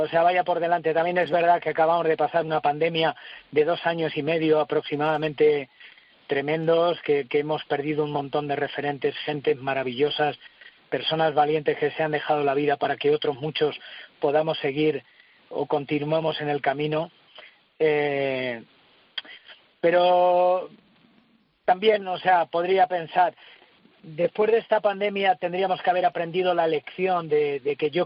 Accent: Montiel, Castilla-La Mancha, Spain; eso es Montiel, mi pueblo, donde he nacido y todavía sigo jugando, ¿no?

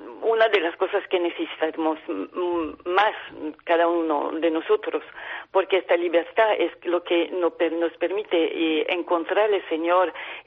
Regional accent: France; Spanish is a second language; Vivo en Francia y estoy francesa.

